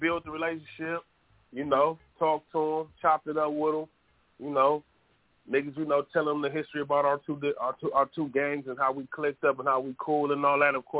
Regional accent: Los Angeles, California, United States; Like, I'm from California, my nigga. I'm a Crip from L.A.

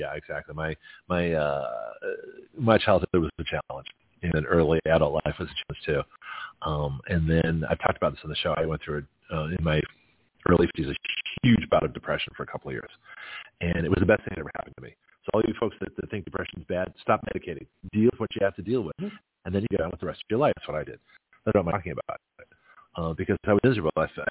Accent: Canada; I'm Canadian. You know, my mother's Native of English descent. My father's Australian Greek descent. I have no ancestry, Native American, American Indian at all.

